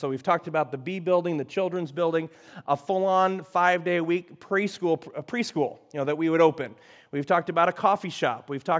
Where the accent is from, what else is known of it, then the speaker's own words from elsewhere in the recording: Chicago, Illinois, United States; I'm from Chicago, I'm from the Midwest, so I look at all the snow.